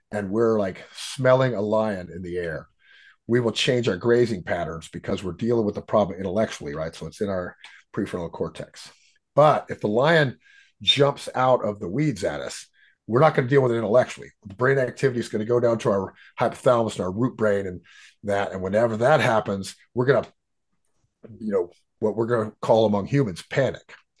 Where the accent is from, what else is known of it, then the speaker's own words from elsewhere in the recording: Houston, Texas, United States; I grew up in a peaceful society. I'm from Houston, Texas, right?